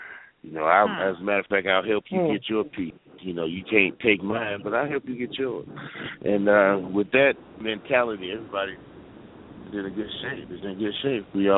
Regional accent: Little Rock, Arkansas, United States; now in Fayetteville, United States; Right now, I'm in Fayetteville, Arkansas, but I'm from Little Rock.

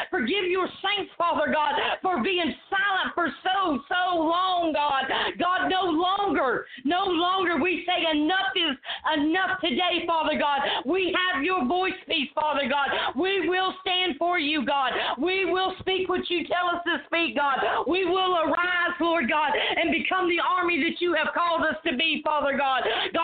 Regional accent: Tennessee, United States; I am from the Great Smoky Mountains of Tennessee, East Tennessee.

